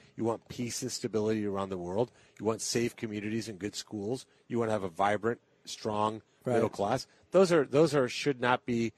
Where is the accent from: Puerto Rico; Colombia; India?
Colombia; now in United States; I think it's common sense that you should have people that come here legally like I did. I came here from Columbia, South America.